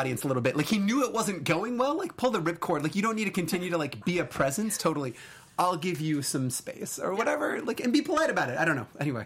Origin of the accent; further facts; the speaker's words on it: Arizona, United States; I grew up in Arizona. I love this stuff.